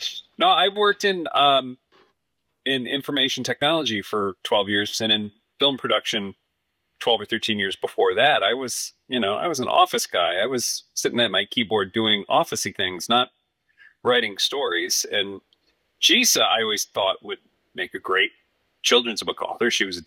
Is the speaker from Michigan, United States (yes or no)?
yes; Detroit, Michigan, United States; I'm from Detroit. And out of a city of automotive engineers, my dad was the accountant.